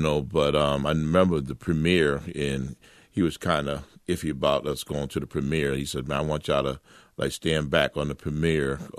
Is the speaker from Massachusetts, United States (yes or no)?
yes; Boston, Massachusetts, United States; Yeah, we grew up in Roxbury in Orchard Park.